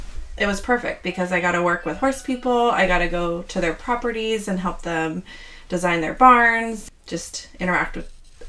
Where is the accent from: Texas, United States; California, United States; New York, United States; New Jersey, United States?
California, United States; Growing up in Sonoma County and writing my whole life, essentially, I had plenty of people to ask to pose for me.